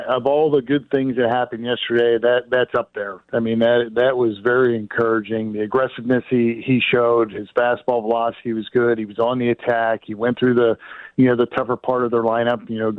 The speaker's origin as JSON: {"language": "English", "town": "Philadelphia", "region": "Pennsylvania", "country": "United States", "tie": "born or raised there", "said": "All I could think of, you know, I grew up in Philadelphia."}